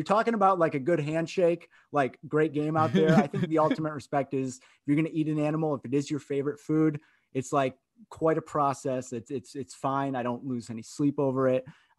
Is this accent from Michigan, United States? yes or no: yes; Grand Rapids, Michigan, United States; my best high school teacher did some acting, which was crazy because I grew up in Grand Rapids, Michigan